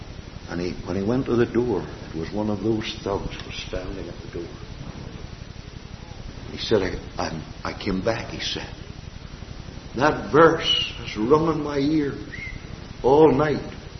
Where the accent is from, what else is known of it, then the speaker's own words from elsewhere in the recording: Ireland; now in Canada; and I'm an Irishman yet, although I'm a Canadian citizen